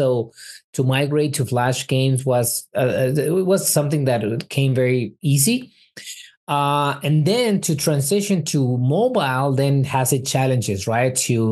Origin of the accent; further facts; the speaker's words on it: Mexico; So I am Mexican. I was born here in Mexico.